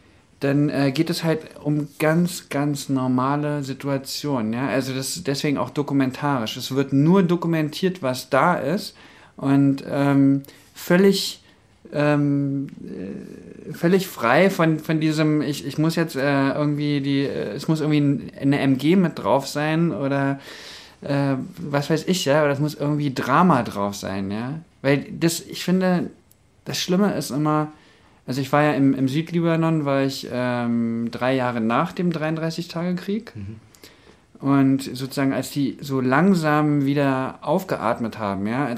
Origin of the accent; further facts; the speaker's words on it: Berlin, Germany; Gehe ich jetzt wieder zurück nach Berlin? Weil ich komme ja ursprünglich aus Berlin.